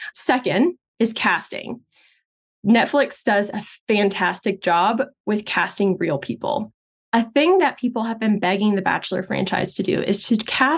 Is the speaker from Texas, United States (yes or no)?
yes; Texas, United States; I am a white girl. I am. I grew up in Texas, but my parents are Brazilian.